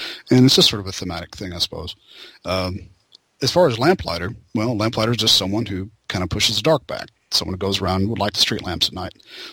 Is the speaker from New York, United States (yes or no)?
no; Memphis, Tennessee, United States; I'm from the Memphis, Tennessee area